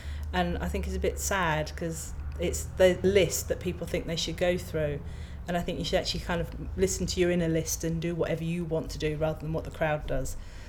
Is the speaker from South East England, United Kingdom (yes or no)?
yes; South East England, United Kingdom; also born or lived in Wales / London / Norfolk; now in Sheffield, United Kingdom; Originally, I'm from Kent. But the life of an archaeologist is quite sort of nomadic, and you go wherever the work is.